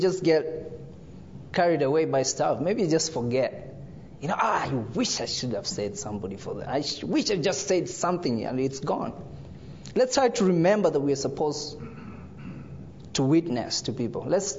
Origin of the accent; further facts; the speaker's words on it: Kenya; moved away; I was coming from Kenya, my first time on the plane. from Kenya. My first time on the plane, my first time out of Kenya.